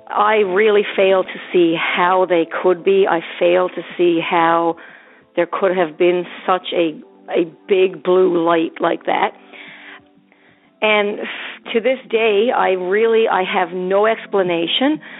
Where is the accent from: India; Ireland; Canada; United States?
Canada; Newfoundland and Labrador; I'm from Newfoundland